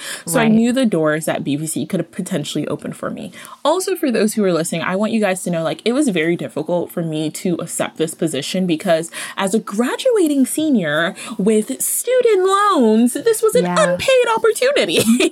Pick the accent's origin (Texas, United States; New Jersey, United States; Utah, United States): New Jersey, United States; also born or lived in New York; now in Ohio, United States; I was born in New Jersey, spent a lot of time between New Jersey and New York growing up, but then my family relocated to the rural Ohio suburbs where I have like deer and cattle in my backyard.